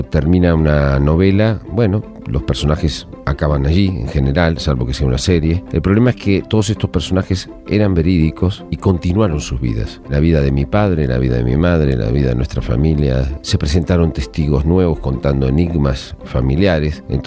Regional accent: Argentina; No soy un ex ministro de gobierno de España, sino soy un escritor argentino

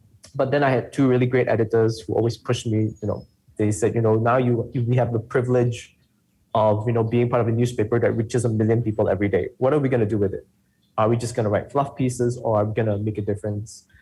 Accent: Jinjiang, Kuala Lumpur, Malaysia; I come from a pretty poor family. My family, we grew up in Jinjiang, which is, those people who are from KL will know, is a new village, a bit of a ghetto.

